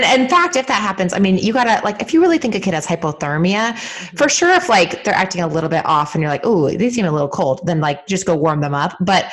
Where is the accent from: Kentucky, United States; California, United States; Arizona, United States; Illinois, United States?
California, United States; also born or lived in Vermont; I'm from California originally too, so I understand like being in warm weather. And then I lived in Vermont for 4 years in medical school.